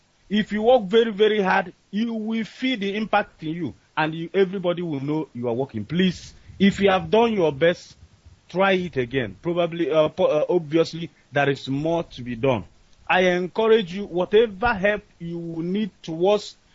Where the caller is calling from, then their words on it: Malaysia; I'm calling here from Malaysia.